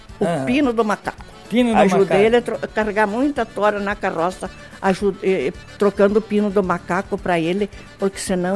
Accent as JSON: {"language": "Portuguese", "town": "Condor", "region": "Rio Grande do Sul", "country": "Brazil", "tie": "born or raised there", "said": "Daí eu fui estudar, voltei para minha terra natal em Condor estudar."}